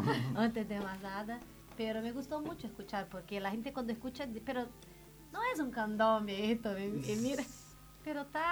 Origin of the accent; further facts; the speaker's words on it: Brazil; Spanish is a second language; Y esto me causó gracia porque la gente en mi país toca samba.